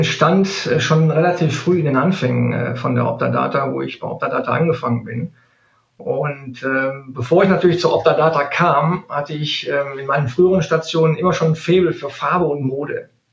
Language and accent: German; Neuss, North Rhine-Westphalia, Germany; born there; now in Cologne, Germany; ich komme gebürtig aus Neuss, aber ich sage ganz ehrlich, bis nach Köln sind es 30, 35 Kilometer. Somit natürlich seit 17 Jahren jetzt hier in Köln ansässig.